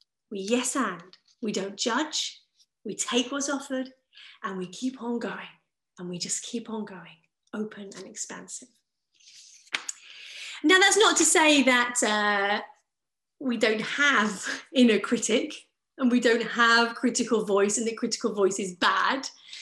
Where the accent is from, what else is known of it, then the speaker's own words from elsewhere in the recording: England, United Kingdom; because I'm English, and in English we're terrible at saying no